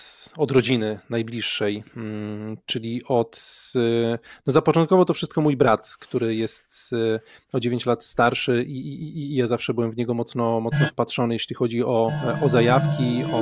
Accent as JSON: {"language": "Polish", "town": "Olsztyn", "region": "Warmian-Masurian Voivodeship", "country": "Poland", "said": "ja jestem z Olsztyna"}